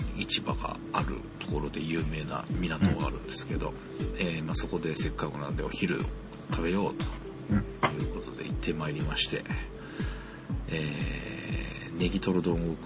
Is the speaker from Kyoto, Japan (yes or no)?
no; Yokohama, Kanagawa, Japan; で一個ね、磯子、磯子というか本木ふ頭かのあたりに、市民プールっていうのがあって、その横が崖があるので、そこがすごい地層のしましまが見えるところが